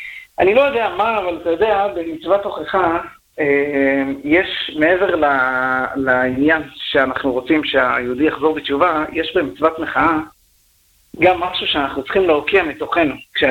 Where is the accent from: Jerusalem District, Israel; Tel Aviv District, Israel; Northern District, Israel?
Jerusalem District, Israel; Jerusalem; now in Petah Tikva, Israel; היום אני גר בפתח תקווה, אני עברתי מירושלים לצורך שיקום במרכז.